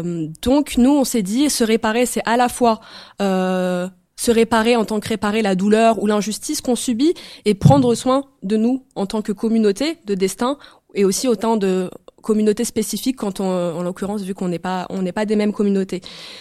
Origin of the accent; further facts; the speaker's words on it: Tunisia; vu que je suis tunisienne